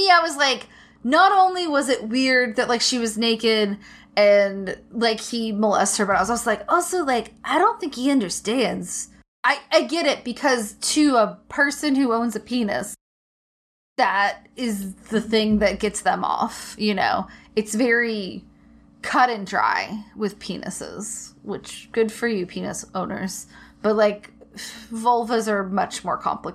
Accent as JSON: {"language": "English", "country": "United States", "said": "and maybe this is because I'm an American"}